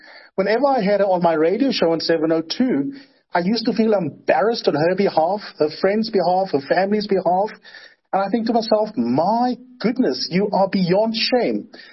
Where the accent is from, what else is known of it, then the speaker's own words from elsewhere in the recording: South Africa; And I'm thinking two things to myself … as a South African, quite apart from being an analyst.